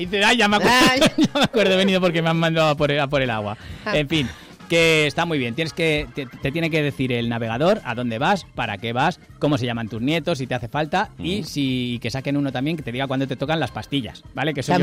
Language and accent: Spanish; Valencia, Valencian Community, Spain; me crié a mí mismo en Valencia, en el barrio de Mestalla.